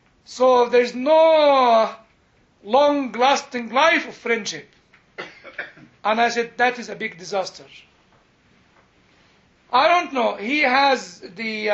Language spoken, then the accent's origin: English; Egypt; since I come from Egypt, am I a terrorist